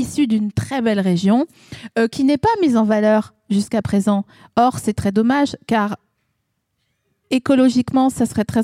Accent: eastern France, France; Moi, je viens de l'Est de la France.

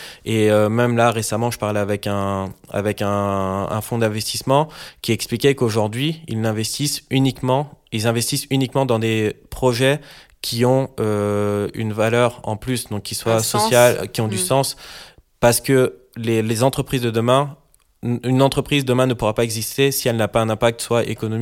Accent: France; j'aime me rappeler que je suis français quand je vois que je parle très très mal anglais.

